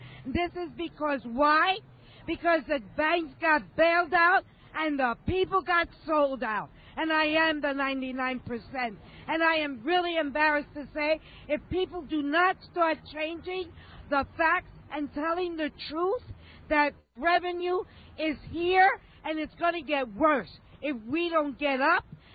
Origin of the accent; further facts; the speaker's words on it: Harlem, New York, United States; yes, I am with Community Voices Heard, and yes, I am from Harlem